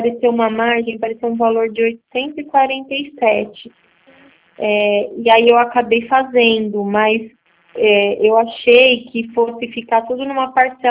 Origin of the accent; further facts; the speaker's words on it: São Paulo, Brazil; sou de São Paulo.